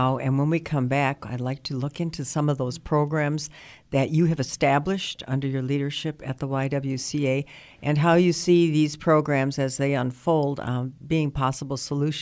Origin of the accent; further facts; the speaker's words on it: Superior, Wisconsin, United States; I was born and raised in Superior, yep.